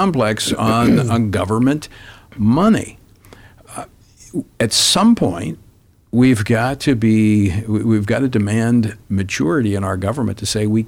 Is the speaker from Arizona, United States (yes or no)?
no; Louisiana, United States; my home state of Louisiana is a friend